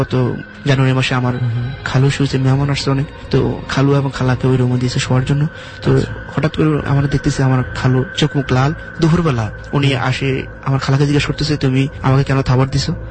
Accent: Chandpur, Chittagong Division, Bangladesh; আমার দেশের বাড়ি চাঁদপুর

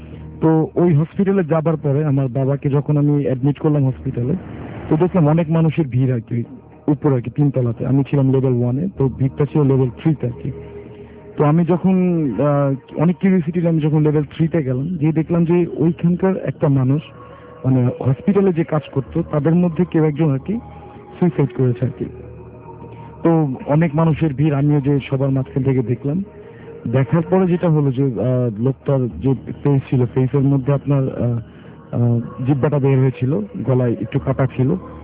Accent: Sirajganj, Rajshahi Division, Bangladesh; আমি যেহেতু ঢাকায় থাকতাম, আমার এই ঘটনাটি ঘটেছিল আমার দেশের বাড়ি সিরাজগঞ্জ আর কি।

